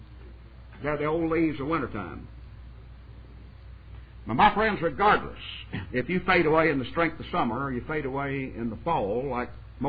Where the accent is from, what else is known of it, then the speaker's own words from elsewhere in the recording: Texas, United States; In my home state of Texas, to go out in the coldest part of December and January